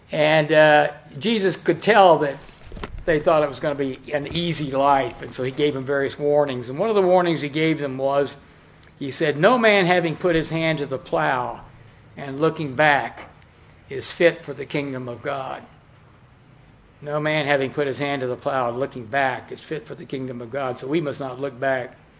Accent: Texas, United States; and then growing up in Texas, I was always inspired by the Battle of the Alamo

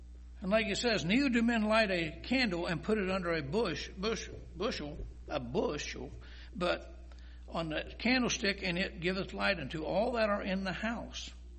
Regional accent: United States; When we were growing up in America, America, and it still is the land of opportunity.

